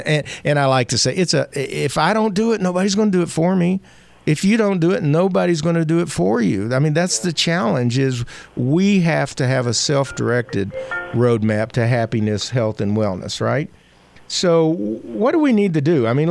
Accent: the South, United States; Well, I was raised in the South in the 50s and 60s

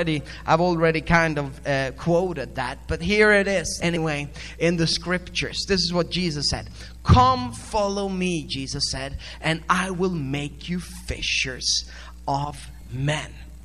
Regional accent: Sweden; also born or lived in India; now in -; Before that, I lived in India. Before that, I lived in Africa. Before that, I was in Sweden. Born and raised in Sweden, but been living all over the place.

